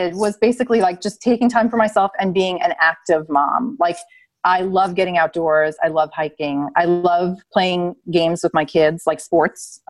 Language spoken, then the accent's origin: English; New York, United States; I'm from New York. I worked in New York City.